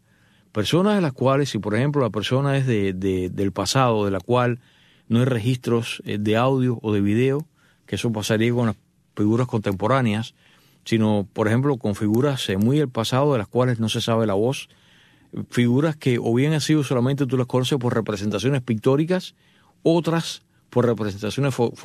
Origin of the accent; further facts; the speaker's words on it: Cuba; acá nosotros que somos cubanos, ¿no?